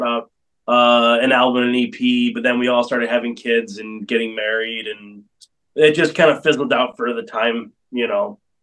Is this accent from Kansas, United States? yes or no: no; Buffalo, New York, United States; You know, I am from Buffalo, more Niagara County, but, you know, same difference.